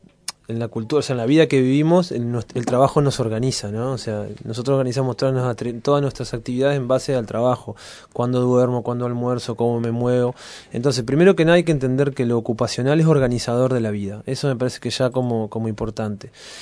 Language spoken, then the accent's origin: Spanish; Fray Bentos, Río Negro, Uruguay; yo soy de Fray Bentos, ¿no?